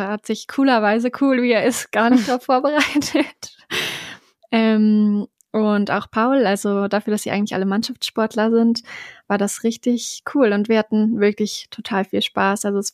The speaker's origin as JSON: {"language": "German", "town": "Duderstadt", "region": "Lower Saxony", "country": "Germany", "tie": "born or raised there", "said": "beim Dutt Ultra in Duderstadt, in meiner Heimatstadt"}